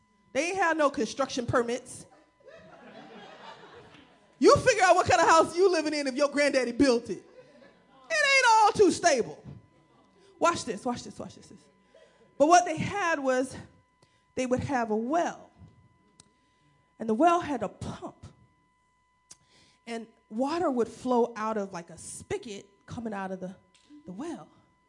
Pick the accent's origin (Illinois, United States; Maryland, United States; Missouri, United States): Missouri, United States; St. Louis; I was a city girl. I grew up in St. Louis, and my grandparents lived in Alabama